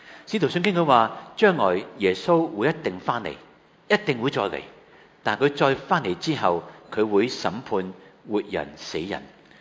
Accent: China

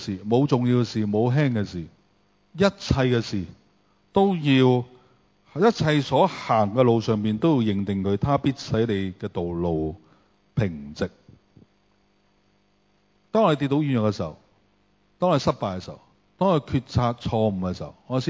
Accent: Hong Kong; 所以有段时间我哋香港人上去国内嘅时候，过关嘅时候带住张相噶嘛

